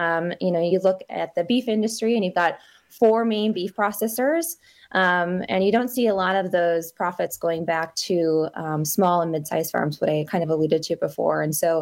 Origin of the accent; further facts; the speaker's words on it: Eau Claire, Wisconsin, United States; as someone who is a dairy farmer's daughter, I grew up in the Eau Claire area, so I grew up showing cattle and 4-H.